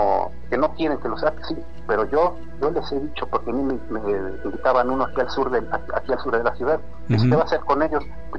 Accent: Guadalajara, Jalisco, Mexico; Como dicen allá en mi pueblo, yo soy originario de Guadalajara.

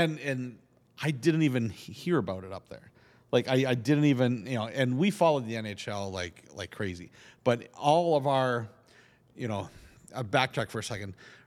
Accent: Canada; Like growing up in Canada, I could not afford to play, you know

